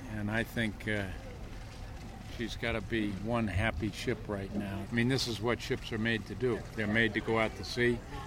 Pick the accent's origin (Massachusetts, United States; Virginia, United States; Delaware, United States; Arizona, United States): Massachusetts, United States; New Bedford; My hometown in New Bedford depended on it and lit the world.